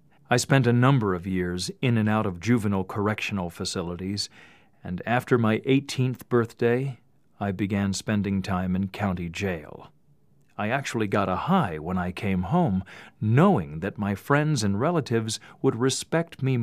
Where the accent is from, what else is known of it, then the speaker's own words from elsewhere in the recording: Canada; I grew up on a reservation in Canada. As a young fellow, I was a proud Mi'kmaq Indian.